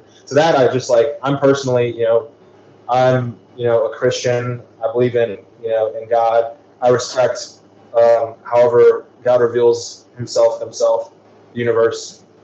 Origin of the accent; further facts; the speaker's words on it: Chicago, Illinois, United States; Living in Chicago as a kid, if someone ripped a hole in time and in space and time